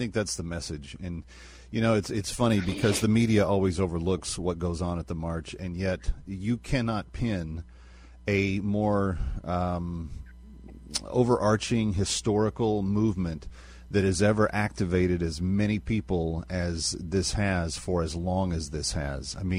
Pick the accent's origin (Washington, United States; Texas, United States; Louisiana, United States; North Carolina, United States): Texas, United States; Fort Worth; the synagogue attack in my hometown of Fort Worth last weekend.